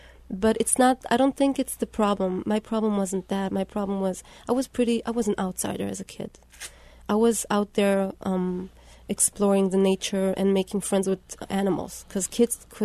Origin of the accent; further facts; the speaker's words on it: Switzerland; also born or lived in Israel; I was born in Switzerland, and I was we moved to Israel and back to Switzerland. So it was every 10 years.